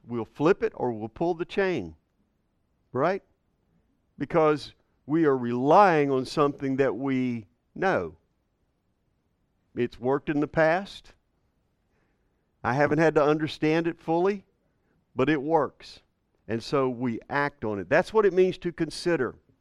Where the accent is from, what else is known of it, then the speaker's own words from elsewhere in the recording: Longview, Texas, United States; Okay, well, I'm kind of from East Texas. I moved here from Longview, so I'm kind of, that's pretty redneck.